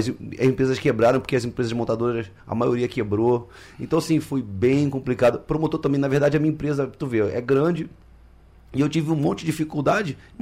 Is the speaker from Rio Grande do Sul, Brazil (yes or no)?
no; Rio de Janeiro, Brazil; lá na minha cidade, no Rio, é uma bagunça.